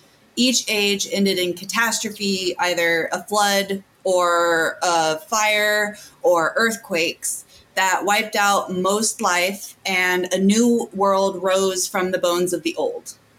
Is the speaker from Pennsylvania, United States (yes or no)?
no; Texas, United States; I would go see dinosaur tracks near where I grew up in Texas